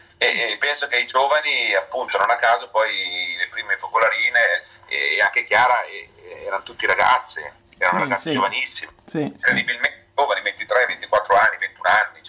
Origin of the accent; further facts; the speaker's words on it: Lombardy, Italy; famiglia, diciamo, normale, così, della provincia di Varese, di un paesino, ho fatto la scuola elementare nel mio paese, andavo a piedi a scuola